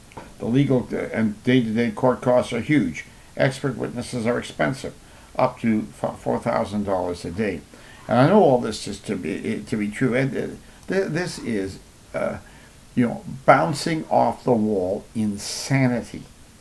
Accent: Hamilton, Ontario, Canada; here in my hometown of Hamilton.

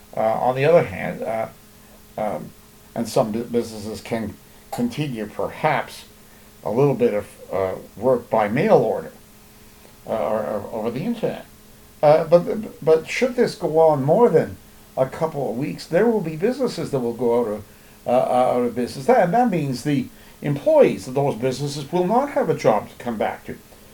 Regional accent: Hamilton, Ontario, Canada; the police in my hometown here of Hamilton, Ontario.

